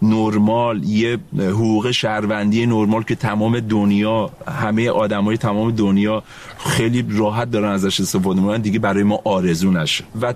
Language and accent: Persian; Iran; ما وقتی ایرانی هستیم